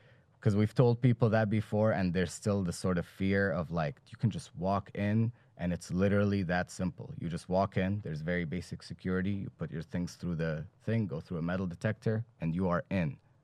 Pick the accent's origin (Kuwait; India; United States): Kuwait; I grew up in the Middle East. I grew up in Kuwait most of my life.